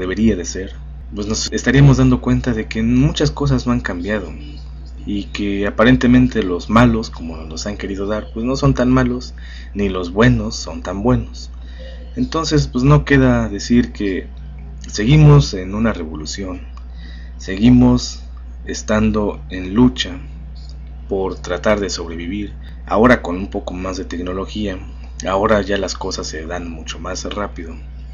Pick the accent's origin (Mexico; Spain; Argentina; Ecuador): Mexico; Somos mexicanos